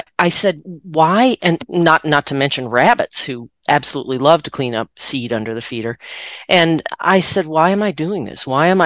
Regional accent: Virginia, United States; But get this, I grew up in Virginia, and when I went north to school in Cambridge, Massachusetts

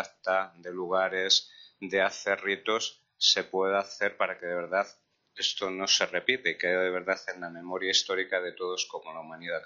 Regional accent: Spain; como español de cultura católica que lo soy

